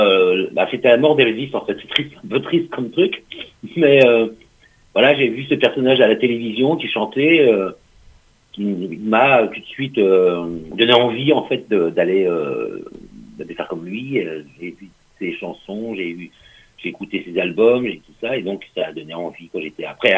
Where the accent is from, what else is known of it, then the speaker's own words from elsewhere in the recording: Caen, Normandy, France; born there; now in Vannes, France; Je suis né à Caen, en fait, en Normandie. Et puis, j'ai fait mes premières armes là-bas, au niveau de la musique, du blues, du rock'n'roll. Et aujourd'hui, j'habite à Vannes, en Bretagne.